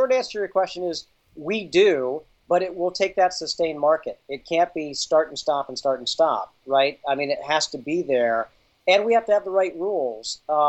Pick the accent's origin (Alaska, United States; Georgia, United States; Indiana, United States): Indiana, United States; Well, I am from Indiana, but this is my team right here.